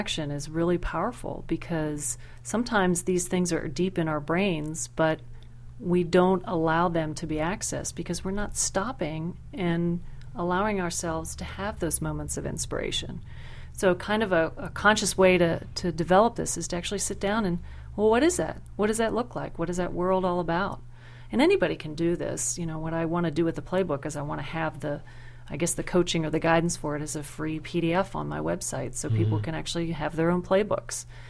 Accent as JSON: {"language": "English", "region": "Pennsylvania", "country": "United States", "moved": "as an adult", "said": "I'm from Pennsylvania, and I can remember laying on my back underneath the crawl space of a 100-year-old home in Pittsburgh, Pennsylvania"}